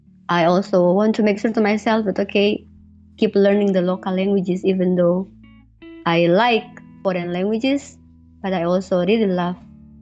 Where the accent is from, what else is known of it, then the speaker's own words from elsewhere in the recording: North Maluku, Indonesia; English is a second language; I'm able to speak two local languages from my hometown.